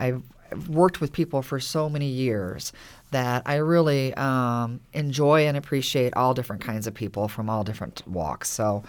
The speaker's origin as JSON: {"language": "English", "town": "Macomb", "country": "United States", "tie": "born or raised there", "said": "But Macomb is still home, and I enjoyed growing up in Macomb."}